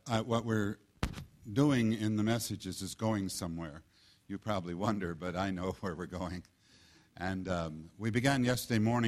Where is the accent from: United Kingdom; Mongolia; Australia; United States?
United Kingdom; England; I'm an Englishman